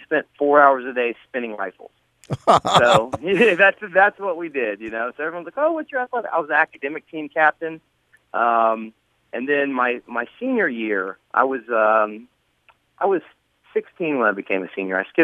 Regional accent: Georgia, United States; You know, I'm from Georgia, so he's Pawpaw.

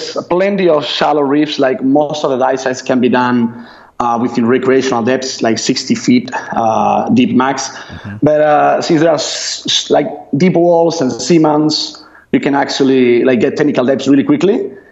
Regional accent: Spain; now in Loreto, Mexico; Originally, I'm from Spain, although I've been like traveling and working around the world for many years. Eventually, I moved here to Baja.

